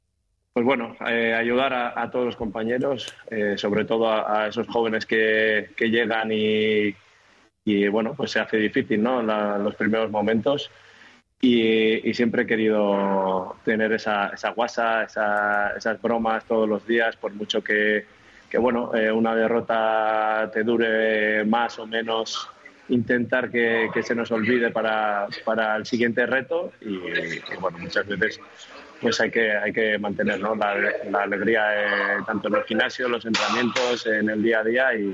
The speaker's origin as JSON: {"language": "Spanish", "town": "San Sebastián", "region": "Basque Country", "country": "Spain", "said": "En la ciudad, en mi pueblo, digamos, a todo el mundo, pues cuando salía a la calle"}